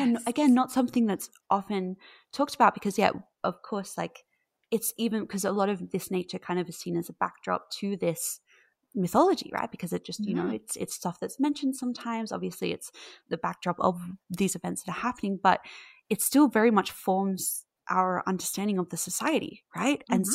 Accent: Australia; I'm from Australia.

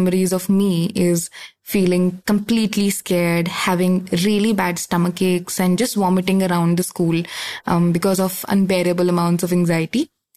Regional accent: India; from India. I'm 22 years old.

